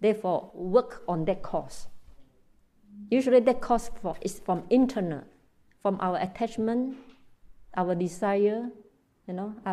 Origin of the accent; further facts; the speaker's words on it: Malaysia; I live in Malaysia. I'm Malaysian, but I was trained in Burma.